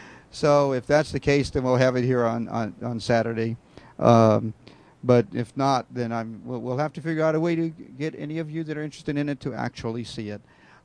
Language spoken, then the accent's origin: English; Hawaii, United States; because when I was born in Hawaii, it wasn't a state yet.